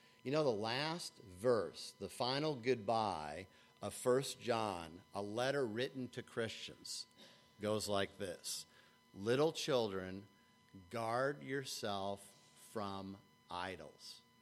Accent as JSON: {"language": "English", "country": "United States", "said": "I'm an American."}